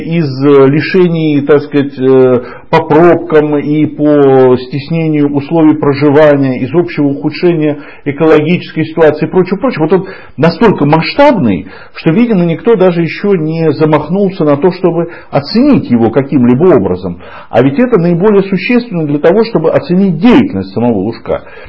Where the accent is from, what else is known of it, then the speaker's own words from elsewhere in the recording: Moscow, Russia; как жителю Москвы, как коренному москвичу